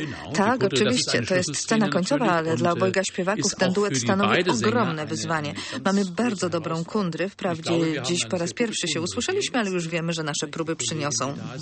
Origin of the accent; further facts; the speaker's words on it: Germany; first language German; Polish is a second language; moją specjalnością jest język niemiecki, bo przecież jestem Niemcem